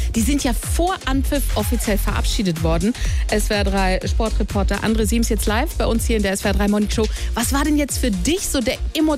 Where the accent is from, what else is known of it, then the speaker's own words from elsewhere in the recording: Bietigheim, Baden-Württemberg, Germany; Der SWR3-Elchlaster steht auf dem Marktplatz in Bietigheim, meine Heimatstadt.